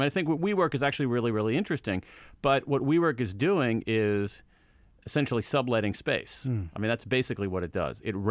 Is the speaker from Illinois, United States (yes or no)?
no; Ohio, United States; the town that I grew up in Central Ohio, I could walk to a lovely public library.